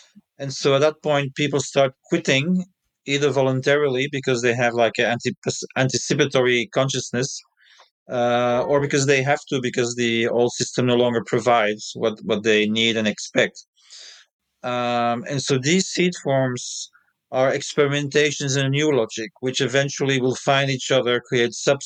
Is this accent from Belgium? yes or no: yes; Belgium; English is a second language; now in Chiang Mai, Thailand; I'm from Belgium originally. I would say, unfortunately, I'm 66. Starts to count. And I live in northern Thailand